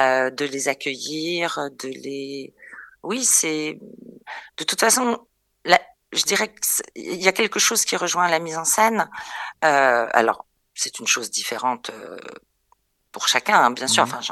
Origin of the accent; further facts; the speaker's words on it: Paris, Île-de-France, France; essentiellement à Paris, tout simplement parce que je suis parisienne.